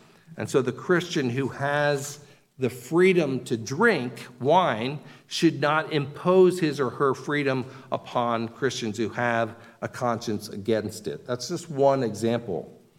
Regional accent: Wilmington, Delaware, United States; I had a pastor growing up in Wilmington, Delaware.

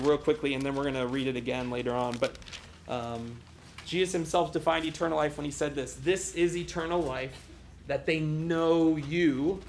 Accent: Florida, United States; also born or lived in Ohio; I grew up in Florida. I was born in Ohio. I grew up in Florida. Lived my entire life, most of my life in Florida. Moved here to the Midwest

